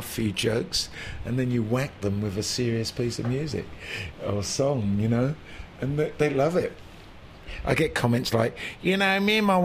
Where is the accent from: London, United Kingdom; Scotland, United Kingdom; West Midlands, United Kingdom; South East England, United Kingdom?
London, United Kingdom; also born or lived in Switzerland; now in New Zealand; And myself and two other elder brothers were born and raised in London. And after extensive travels and various things, playing music, I finally moved to Switzerland, met a beautiful lady there, and we started a family, and we ended up in New Zealand in 87